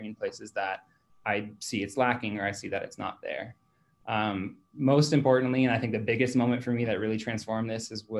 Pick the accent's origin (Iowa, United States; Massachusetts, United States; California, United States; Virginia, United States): California, United States; Los Angeles; So I grew up in Los Angeles, California, raised by 2 confident, loving parents who had a lot of help from 2 Latina women.